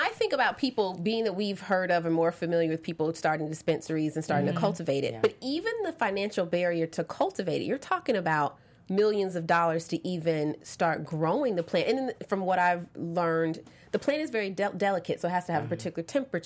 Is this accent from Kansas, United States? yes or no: no; Georgia, United States; Well, I'm originally from Georgia.